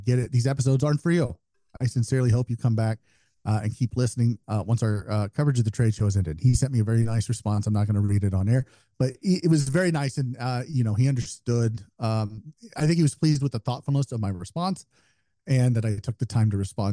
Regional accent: Midwest, United States; As I'm from the Midwest, these folks do not visit here often, so I go to them.

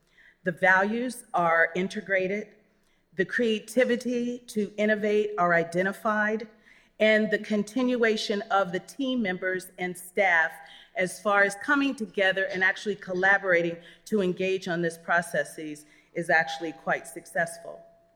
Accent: California, United States; And I'm from Silicon Valley, so I have a completely different spin on D&I, and in particular, diversity and inclusion.

